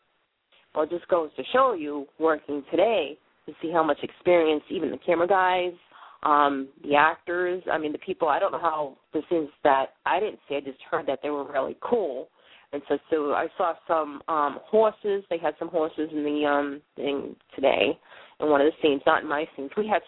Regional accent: Boston, Massachusetts, United States; now in Maine, United States; You know, I'm from Boston. They say wicked pissa. What do you want? Even though I'm up here in Maine

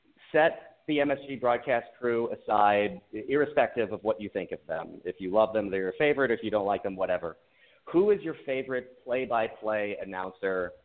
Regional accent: St. Louis, Missouri, United States; now in Chicago, United States; Okay, so the short setup for this is I grew up in St. Louis. I live in Chicago now.

